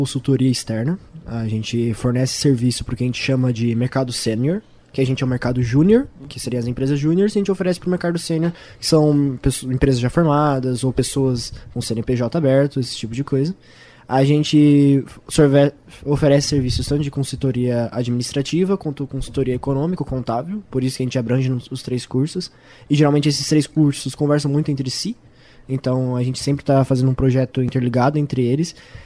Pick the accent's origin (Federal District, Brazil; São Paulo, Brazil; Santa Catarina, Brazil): São Paulo, Brazil; Jaú; eu sou natural de Jaú, São Paulo.